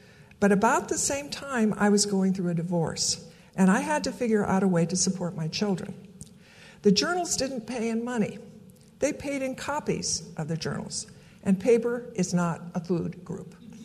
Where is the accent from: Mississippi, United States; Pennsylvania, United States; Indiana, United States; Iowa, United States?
Iowa, United States; Council Bluffs; So I loved growing up in Council Bluffs and our trips to the big city, Omaha.